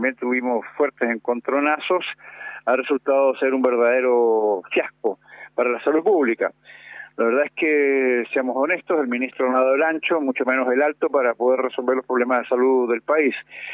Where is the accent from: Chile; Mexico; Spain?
Chile; nos decepciona como trabajadores, como chilenas, como chilenos